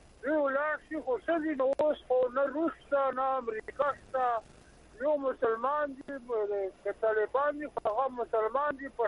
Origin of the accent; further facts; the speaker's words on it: Karak, Khyber Pakhtunkhwa, Pakistan; now in Lahore, Pakistan; زه د کرک یم.